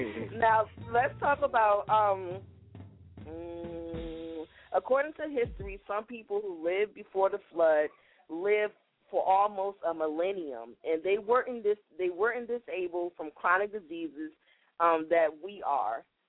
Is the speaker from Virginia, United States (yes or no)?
no; Detroit, Michigan, United States; I remember one time my mom, I'm originally from Detroit.